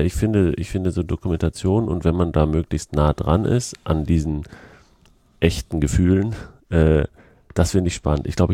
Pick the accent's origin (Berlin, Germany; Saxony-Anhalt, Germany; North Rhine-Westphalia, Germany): North Rhine-Westphalia, Germany; Dülmen; weil ich bin ja in Dülmen aufgewachsen, in dem Kreis Coesfeld.